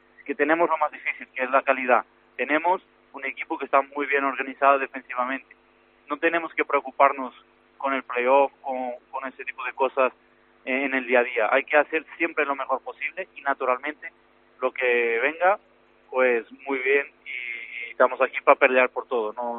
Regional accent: Lisbon, Portugal; Spanish is a second language; Yo soy justo de la capital, de Lisboa.

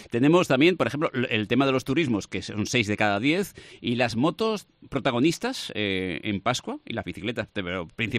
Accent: Valencian Community, Spain; ¿Cómo somos los valencianos?

